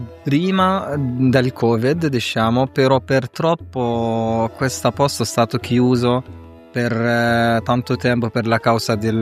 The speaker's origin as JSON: {"language": "Italian", "country": "Jordan", "tie": "born or raised there", "second_language": "Italian", "lives_now": "Italy", "said": "sono palestinese nato e cresciuto in Giordania."}